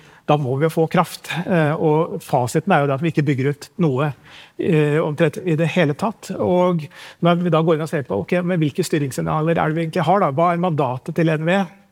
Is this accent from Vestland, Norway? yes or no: no; Lillehammer, Innlandet, Norway; vi skal ha en vei fra Oslo til min hjemby Lillehammer.